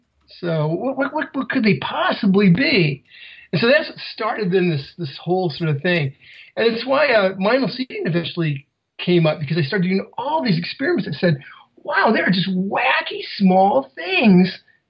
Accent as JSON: {"language": "English", "region": "Iowa", "country": "United States", "tie": "born or raised there", "said": "I grew up in Iowa and, I grew up kind of selling vegetables door to door and things like this."}